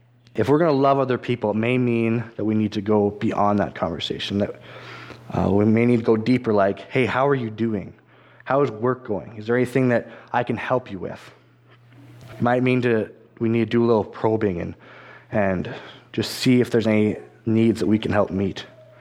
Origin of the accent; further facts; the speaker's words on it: Swift Current, Saskatchewan, Canada; I'm not sure what the teenagers are like in this town, but I come from Swift Current